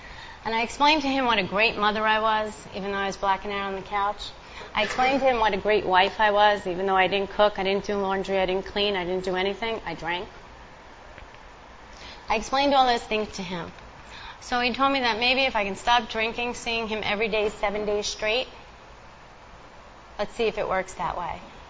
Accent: Brooklyn, New York, United States; I tell you that I'm a real tough girl. You know, I grew up in Brooklyn.

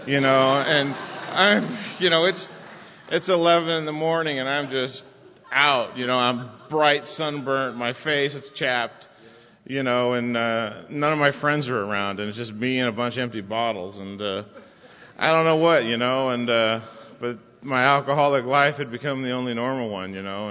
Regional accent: California, United States; I grew up in Southern California. I come from a long line of drunks, Irish, Italian, and Cherokee Indian.

